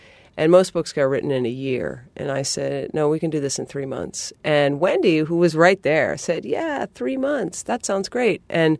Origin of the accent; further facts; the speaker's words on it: New England, United States; I mean, I'm from New England.